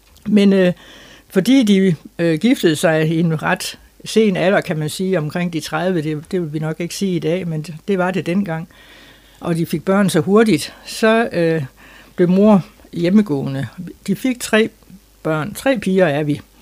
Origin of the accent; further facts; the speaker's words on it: Skive, Central Denmark Region, Denmark; moved away as an adult; jeg føler mig faktisk næsten som vendelbo, for jeg har boet her siden 1970, og det er jo mange år. Men jeg er født i Skive i 1943, den 10. oktober, helt nøjagtigt.